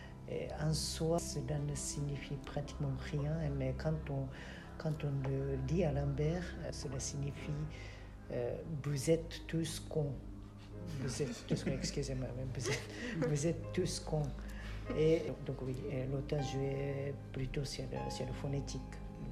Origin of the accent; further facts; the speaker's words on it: Japan; first language Japanese; French is a second language; Concernant l'apprentissage, je n'ai pas eu beaucoup de problèmes car ma langue maternelle est japonaise et en français il existe beaucoup moins de caractères qu'en japonais